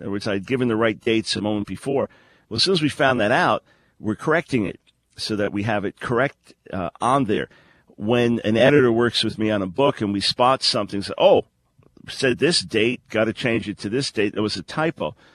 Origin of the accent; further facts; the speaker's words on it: New York, United States; I was a little ashamed, you know, being a New Yorker and being so cold.